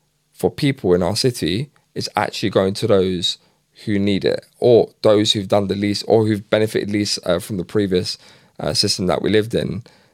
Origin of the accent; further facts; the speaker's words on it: Hackney, London, United Kingdom; I remember when I was growing up in Hackney and the tech and creative industry started to come to Shoreditch.